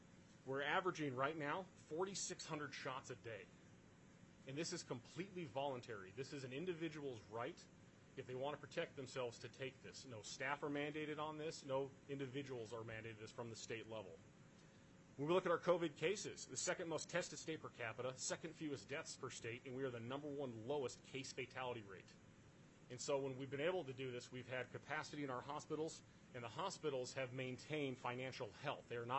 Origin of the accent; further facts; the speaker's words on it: United States; Yes, ma'am. Absolutely. I'm an American.